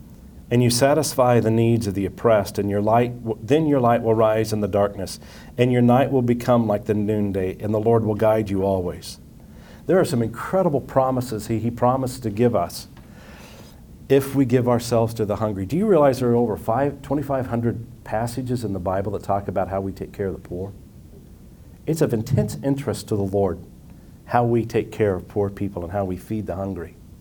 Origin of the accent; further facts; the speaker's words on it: Potwin, Kansas, United States; You know, I'm from Potwin, Kansas, a town of 450 people. It's not very big.